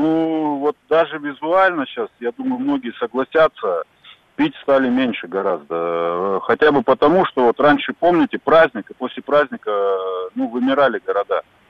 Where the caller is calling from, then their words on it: Chelyabinsk, Chelyabinsk Oblast, Russia; Челябинск.